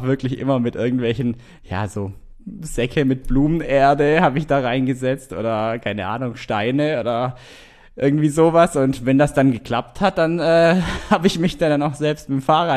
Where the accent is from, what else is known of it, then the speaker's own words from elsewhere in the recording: Baden-Württemberg, Germany; ich komme ja aus dem Schwabenland